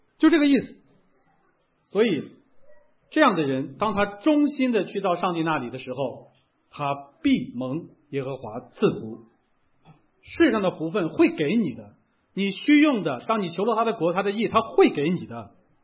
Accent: Northeast China, China; accent: Northeastern Mandarin; 如果用咱们东北话说

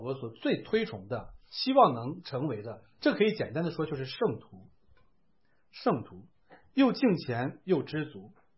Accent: China; 我们中国人叫生不带来死不带去，是吧？

